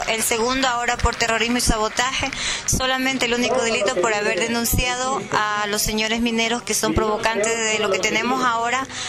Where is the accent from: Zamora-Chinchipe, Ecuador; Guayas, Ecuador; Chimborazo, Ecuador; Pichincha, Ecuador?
Guayas, Ecuador; Guayaquil; Soy de la Cooperativa Israel, que pertenece a la parroquia Tenguel del Cantón Guayaquil.